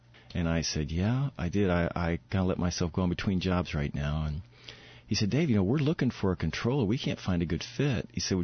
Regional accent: Mount Vernon, United States; So I was over there competing and stopped here in my hometown is Mount Vernon. So I stopped to see my parents on the way back to Eugene.

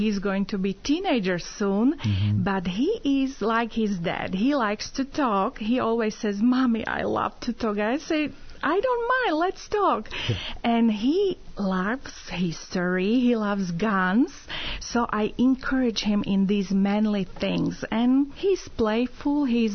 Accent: Slovakia; English is a second language; now in United States; Well, I was born in Slovakia, and I was growing up in an environment where there was no mention about God.

